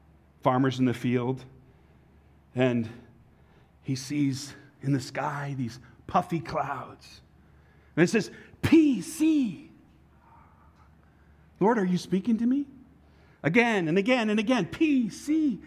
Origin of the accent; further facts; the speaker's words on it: Connecticut, United States; I lived in an Aggie town when I grew up in Connecticut.